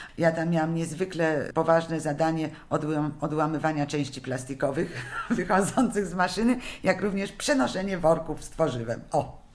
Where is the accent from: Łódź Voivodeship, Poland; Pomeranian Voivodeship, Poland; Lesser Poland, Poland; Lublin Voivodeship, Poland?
Pomeranian Voivodeship, Poland; Gdynia; also born or lived in Warsaw; Ja jestem z Warszawy, wychowana w Gdyni u babci.